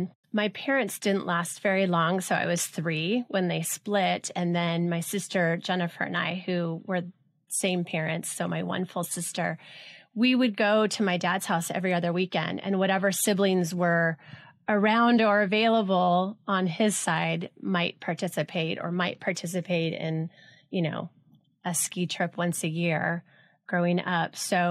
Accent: Los Alamitos, California, United States; I grew up in Los Alamitos. I grew up born in L.A., okay, so but grew up in right on the border of Orange County.

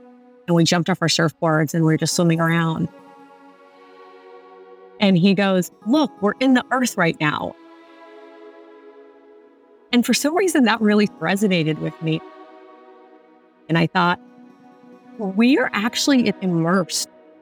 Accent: Warsaw, Masovian Voivodeship, Poland; born there; English is a second language; So I was born in Warsaw, Poland

